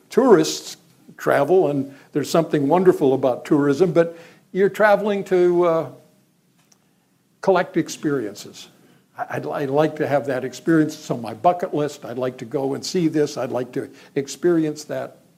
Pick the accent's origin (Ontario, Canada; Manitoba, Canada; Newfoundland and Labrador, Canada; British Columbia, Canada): British Columbia, Canada; Vancouver; I grew up in Vancouver in Canada, and I think it is one of the most beautiful cities in the world.